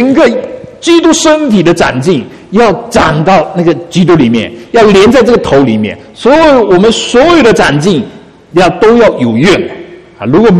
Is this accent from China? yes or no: yes; China; 当时我们中国人特别不放心啊，因为我们从那个地方出来的啊，不放心啊。